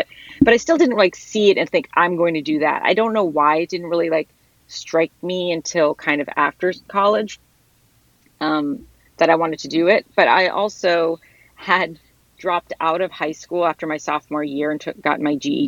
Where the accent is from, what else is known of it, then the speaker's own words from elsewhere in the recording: Massachusetts, United States; So I ended up growing up in Western Mass, because my parents kind of felt like there's a lot of college kids there.